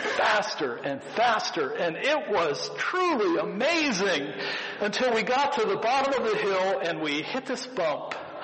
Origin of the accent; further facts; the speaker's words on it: Carlisle, Pennsylvania, United States; Many of you know that I grew up over in Carlisle, and the neighborhood I grew up in was not far from the Carlisle Fairgrounds, where they have the car shows today.